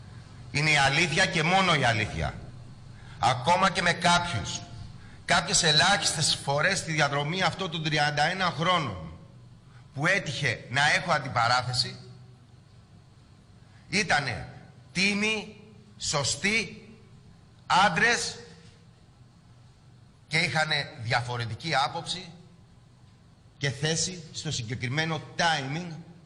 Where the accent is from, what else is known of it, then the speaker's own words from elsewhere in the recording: Xanthi, Eastern Macedonia and Thrace, Greece; ο τόπος μου, η Ξάνθη και η περιφέρειά της.